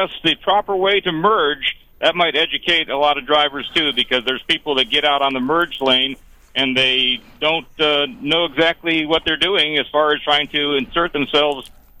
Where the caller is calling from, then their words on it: New York, United States; I live in northern New York